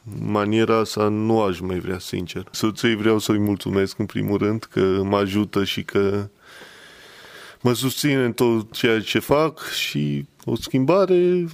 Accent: Făgăraș, Brașov County, Romania; now in Bucharest, Romania; Eu sunt din Făgăraș, v-am mai spus, și totuși e o distanță. Eu la București și la Făgăraș e o distanță

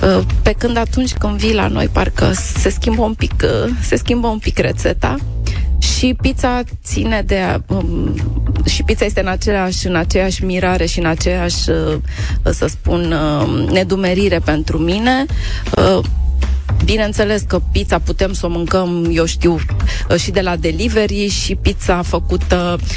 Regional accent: Romania; dacă noi ca români pronunțăm ceafă de porc la grătar

